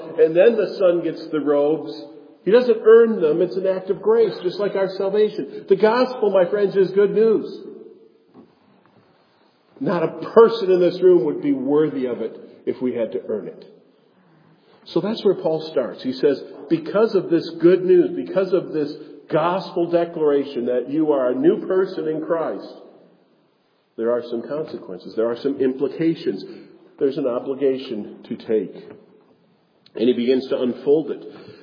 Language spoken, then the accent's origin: English; Wisconsin, United States; I'm pretty proud of growing up in the Badger State. You know that. I have that sense of rootedness.